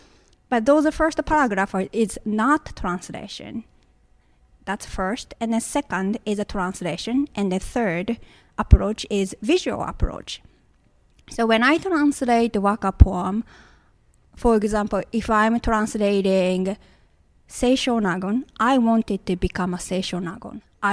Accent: Nagoya, Aichi, Japan; moved away as an adult; now in Chicago, United States; I'm originally from Nagoya, Japan. I came here as an exchange student at Indiana University, South Bend, and I moved to Chicago.

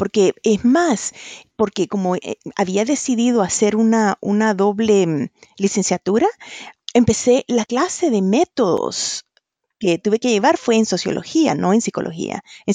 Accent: El Salvador; moved away as an adult; now in United States; yo nací y me crié en El Salvador. Luego, cuando yo ya iba a entrar a la universidad, ya empezaban los problemas de la guerra civil, que duró 12 años allá. Uh-huh. Entonces, me vine a estudiar a Estados Unidos

